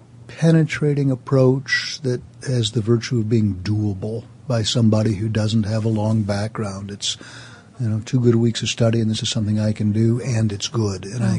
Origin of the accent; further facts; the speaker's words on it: Seattle, Washington, United States; I'm from Seattle.